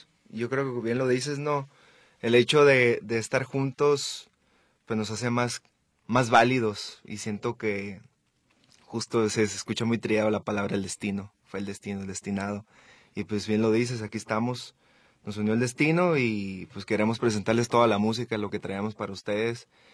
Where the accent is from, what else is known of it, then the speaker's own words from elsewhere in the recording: Ciudad Obregón, Sonora, Mexico; soy de Ciudad Obregón, Sonora, toco el bajo quinto y tercera voz.